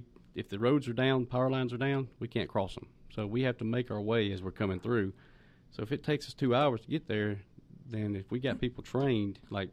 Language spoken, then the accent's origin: English; Georgia, United States; also born or lived in Fulton County, Georgia; Yeah, I was born in Fulton County, but grew up in Walton County, Georgia.